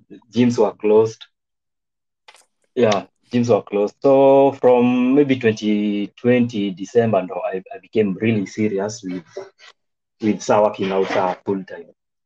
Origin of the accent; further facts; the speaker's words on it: Nakuru County, Kenya; So I was born in Egerton University. Yes. Yeah, that's where I was born, and I went to primary and high school there.